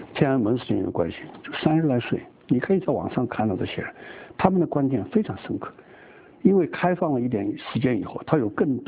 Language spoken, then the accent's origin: Chinese; China; 我们都作为一个中国人，希望看到中国富强，但是我更希望看到自由跟民主。